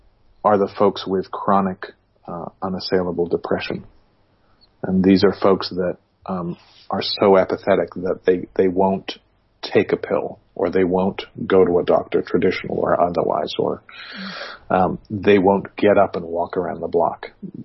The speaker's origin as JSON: {"language": "English", "region": "England", "country": "United Kingdom"}